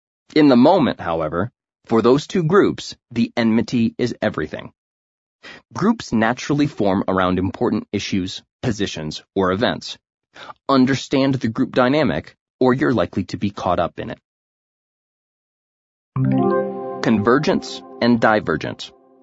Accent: Ohio, United States; I grew up in Northern Ohio, where the Ohio State-Michigan State rivalry is alive and well.

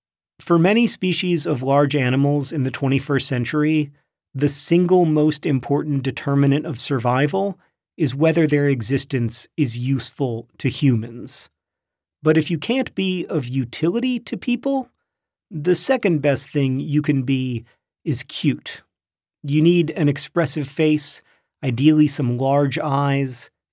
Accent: Orlando, Florida, United States; I grew up in Orlando, Florida, about 15 miles away from the world's most visited theme park, Walt Disney World's Magic Kingdom.

